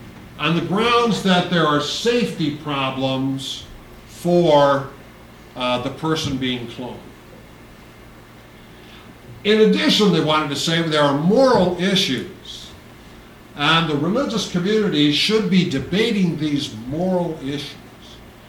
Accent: California, United States; California, my home state, they had some bills proposed to outlaw cloning

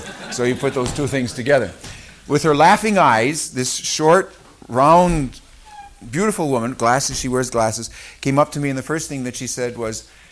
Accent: Evansville, Indiana, United States; I'm a pastor from Evansville, Indiana.

